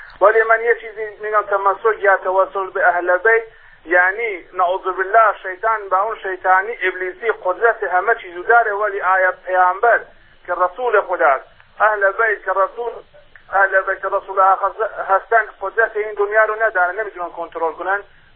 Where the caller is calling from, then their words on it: Kurdistan, Iran; من اهل سنت هستم، از کردستانم زنگ میزنم.